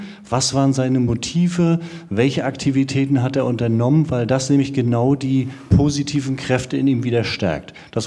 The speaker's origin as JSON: {"language": "German", "region": "Northern Germany", "country": "Germany", "said": "Also als Norddeutscher mache ich es auch kurz."}